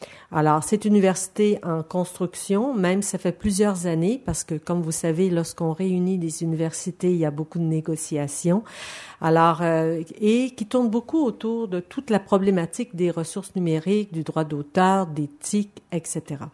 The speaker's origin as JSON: {"language": "French", "region": "Quebec", "country": "Canada", "said": "particulièrement au Québec, puisque je viens du Québec."}